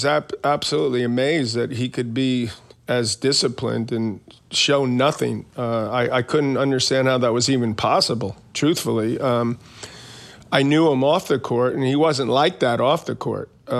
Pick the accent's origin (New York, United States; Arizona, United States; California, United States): New York, United States; Queens; I grew up in Queens. I commuted on the train and the subway to my high school.